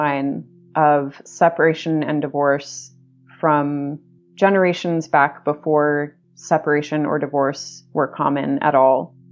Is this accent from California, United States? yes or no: yes; Los Angeles, California, United States; born there; I was born in Los Angeles in 1982.